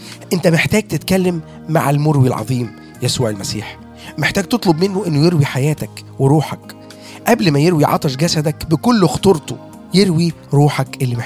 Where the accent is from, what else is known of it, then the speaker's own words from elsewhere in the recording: Egypt; عاوز اقول كمصري اني بثق في سياسة بلدي وقوتها